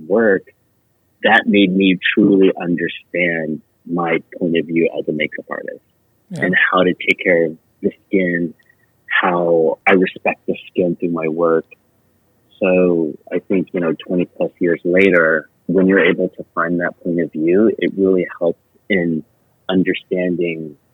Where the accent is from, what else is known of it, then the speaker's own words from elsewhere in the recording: Seattle, Washington, United States; moved away as an adult; I grew up in Seattle in the late 80s, early 90s.